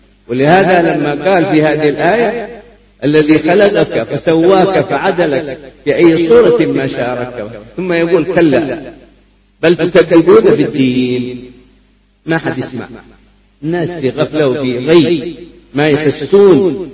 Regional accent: Hadramaut, Yemen; ماذا جرى في بلادنا حضرموت وغيرها من الاختلافات

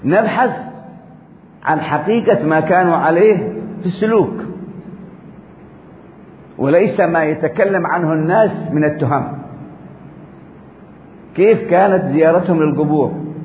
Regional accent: Yemen; مثلا عندنا في اليمن كانت أنظمة، جاءت حوادث وانقلابات وتغيرت الثورة

